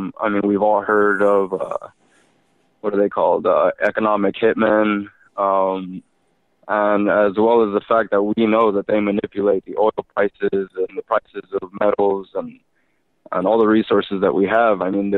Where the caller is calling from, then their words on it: Austin, Texas, United States; I actually just called last night, and I'm calling from Austin, Texas.